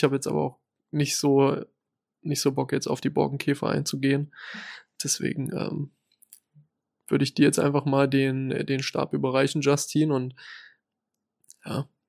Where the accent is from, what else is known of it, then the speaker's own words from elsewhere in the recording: Saxony-Anhalt, Germany; now in Leipzig, Germany; Ich bin gewählter Leipziger. Ich komme ursprünglich aus dem Harz. Aus dem wunderschönen Harzkreis.